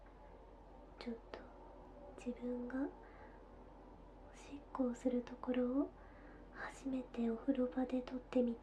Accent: Aichi, Japan; 出身地は愛知県です。

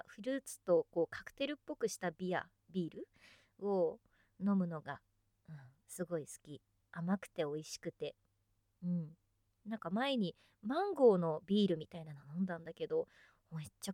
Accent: Kanagawa, Japan; 出身地は神奈川県です。はい、海がね近くてですね、いいところに住んでおります。

